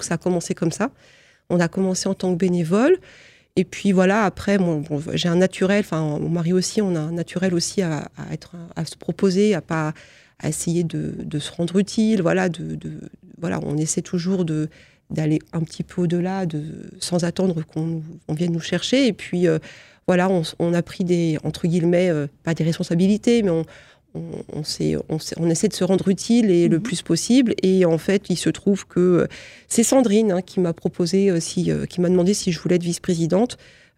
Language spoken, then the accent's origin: French; Fougères, Brittany, France; moved away as an adult; now in Lorraine, France; je suis en Lorraine et que j'ai occupé différents postes dans la même institution. Et sinon, je suis bretonne d'origine, de Fougères plus précisément.